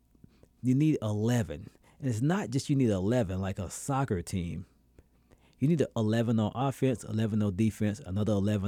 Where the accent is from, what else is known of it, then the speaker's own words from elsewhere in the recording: South Carolina, United States; So I met a person from South Carolina, actually from my hometown.